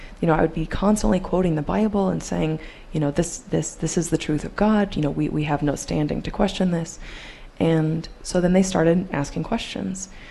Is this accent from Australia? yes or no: no; Topeka, Kansas, United States; We picketed every single day for a couple of hours in my hometown, Topeka, Kansas.